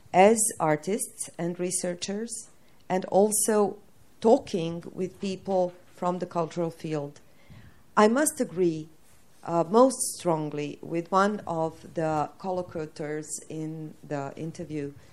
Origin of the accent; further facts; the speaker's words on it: Serbia; English is a second language; Well, I have to speak. I come from Serbia.